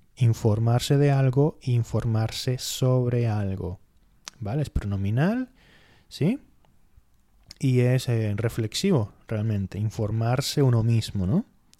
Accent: Spain; yo que soy español

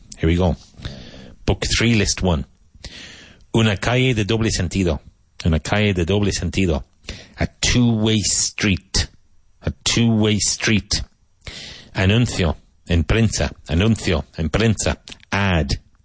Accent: Ireland; Now, when I was growing up in Ireland, a lot of people had, not anymore, small portable gas heaters in their house.

